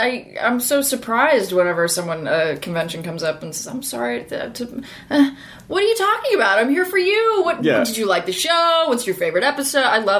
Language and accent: English; New Orleans, Louisiana, United States; also born or lived in Northern California; I was born in Northern California. And right before I turned 5, my family moved to the New Orleans area.